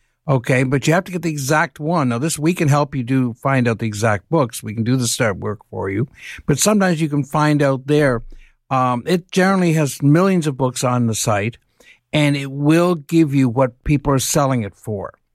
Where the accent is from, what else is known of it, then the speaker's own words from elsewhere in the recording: Ireland; I'm Irish.